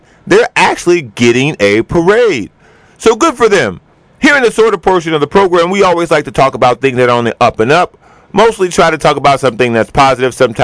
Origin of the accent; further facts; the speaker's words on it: Chicago, Illinois, United States; show that they are still capable of doing something great is a wonderful sign for that city and my hometown. So once again, my hat is off to Jackie Robinson West Little League baseball team